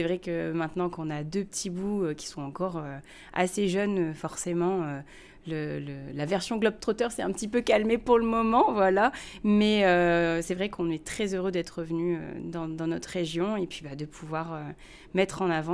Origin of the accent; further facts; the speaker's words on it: Hauts-de-France, France; On a habité aussi 10 ans dans le Sud. Et en fait, on est originaire du Nord, donc c'était un petit peu comme une évidence de revenir ici.